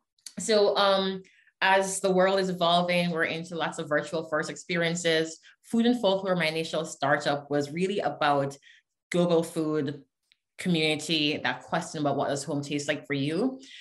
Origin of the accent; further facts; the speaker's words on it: Jamaica; now in United States; I'm bicultural, right? I've lived in the US for very many years now. My son is American born. I am Jamaican. I've lived in other Caribbean islands.